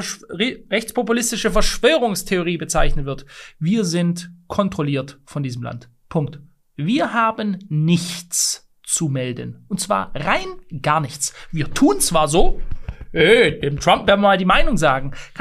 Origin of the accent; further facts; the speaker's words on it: Stuttgart, Baden-Württemberg, Germany; Ich weiß es jetzt noch hier in meiner alten Heimat in Stuttgart.